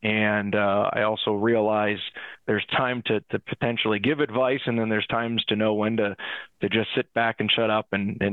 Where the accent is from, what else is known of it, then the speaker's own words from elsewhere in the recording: Allentown, Pennsylvania, United States; I'm from right outside Allentown, Pennsylvania. I'm the oldest of two. I have one younger brother.